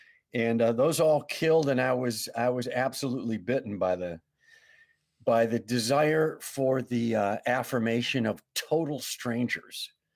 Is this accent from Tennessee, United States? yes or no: no; Wisconsin, United States; also born or lived in Minneapolis, United States; I'm from the Midwest, of course, from Wisconsin, but I my comedy hometown is Minneapolis.